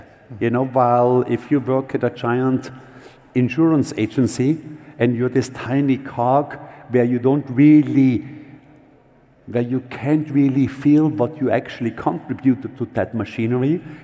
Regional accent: Austria; English is a second language; I'm coming from Austria, and we had an exhibition high up in the mountains, over 3,000 meters.

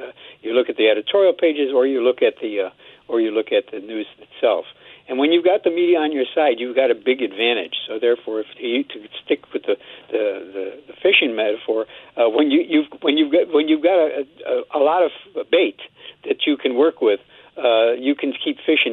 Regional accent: New York, United States; Basically, when I go back up to my hometown in upstate New York, when I talk to people back there

